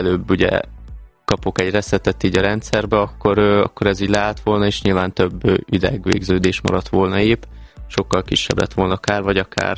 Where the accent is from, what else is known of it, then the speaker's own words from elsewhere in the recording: Nagyváty, Baranya, Hungary; a apukám maradt otthon a bátyámmal, ugye Pécs mellett, Nagyvátyon, ugye szülőfalumba